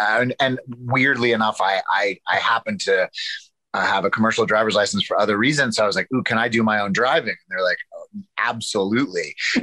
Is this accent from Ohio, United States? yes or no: no; Arkansas, United States; also born or lived in New York City; I come from the South. I come from Arkansas.